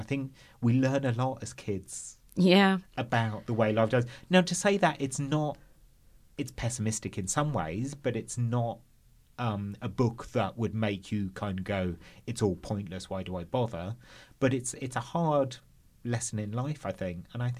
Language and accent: English; England, United Kingdom; Certainly, when I was growing up in England, we had to sell raffle tickets every year